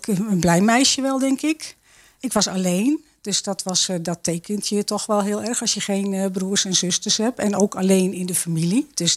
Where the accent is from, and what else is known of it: Nijkerk, Gelderland, Netherlands; born or raised there; also born or lived in Amersfoort; now in Zeewolde, Netherlands